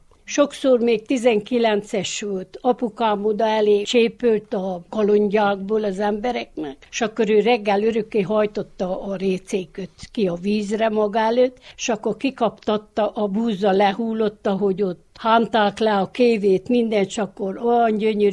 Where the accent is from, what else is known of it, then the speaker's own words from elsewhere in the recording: Városfalva, Harghita, Romania; Városfalváról. 39-ben születtem, és 86-ot töltöm augusztus 29-ig.